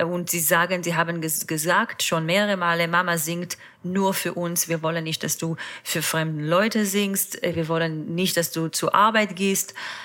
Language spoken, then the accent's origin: German; Israel; German is a second language; Also mein Heimat ist Israel und unsere Hauptwohnsitz ist Israel.